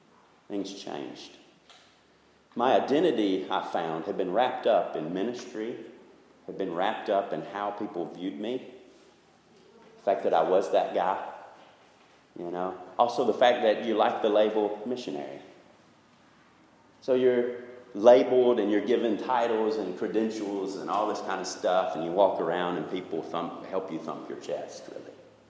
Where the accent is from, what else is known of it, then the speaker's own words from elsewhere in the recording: Alabama, United States; I grew up in Alabama, grew up Southern Baptist, and it's where I heard the gospel for the first time with my grandmother.